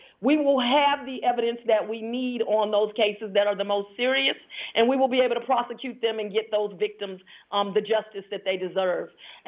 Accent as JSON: {"language": "English", "town": "Los Angeles", "region": "California", "country": "United States", "also_born_or_lived": "Washington, D.C.", "lives_now": "Georgia, United States", "said": "I am originally from Los Angeles by way of Washington, D.C. My parents raised me bicoastal. I came to live in Georgia in 1993 to attend Emory University School of Law"}